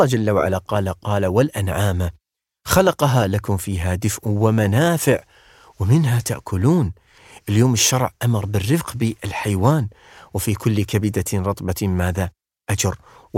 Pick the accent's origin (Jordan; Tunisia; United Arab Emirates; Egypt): United Arab Emirates; لاني انا اماراتي ولا اني انا يعني انتمي لهاي البلد،